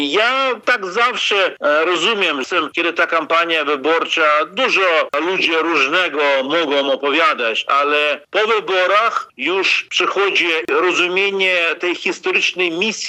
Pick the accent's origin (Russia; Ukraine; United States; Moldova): Ukraine; Polish is a second language; Ja jestem Ukraińcem, ja wspieram demokrację